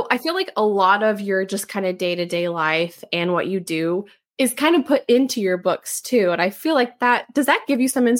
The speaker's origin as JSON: {"language": "English", "region": "Midwest", "country": "United States", "said": "See, I'm from the Midwest and I feel like men could not care less about the wedding."}